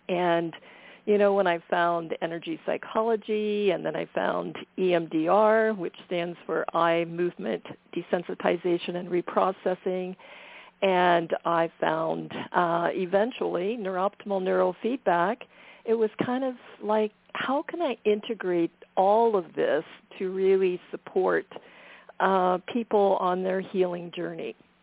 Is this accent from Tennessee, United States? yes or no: no; Ohio, United States; born there; moved away as an adult; And then we made a big move, went to Canada. I was born in Ohio, and anyway, my husband had a job opportunity. We went up to Ontario.